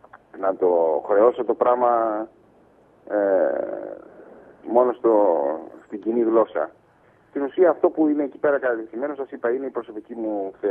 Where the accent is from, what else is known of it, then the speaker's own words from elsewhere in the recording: Athens, Attica, Greece; δεν μεγάλωσα σε κανένα χωριό, μεγάλωσα στην Αθήνα. Με γονείς αστικής μαλλονοτροπίας, ειδικά από την πλευρά του πατέρα μου, ήταν μικρασιατικής καταγωγής, Κωνσταντινοπολίτης.